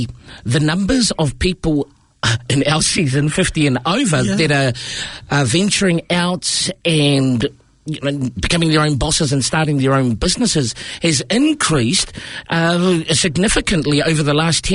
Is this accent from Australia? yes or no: no; Porirua, Wellington, New Zealand; So I am a very proud product of Porirua. Mm-hmm. So born and raised in Ascot Park.